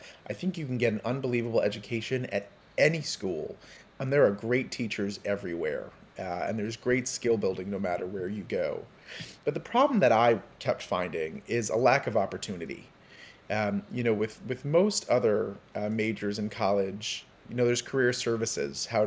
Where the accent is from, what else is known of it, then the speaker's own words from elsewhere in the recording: Miami, Florida, United States; You know, I'm a kid from Miami, Florida, who just kind of had ambition and figured it out there.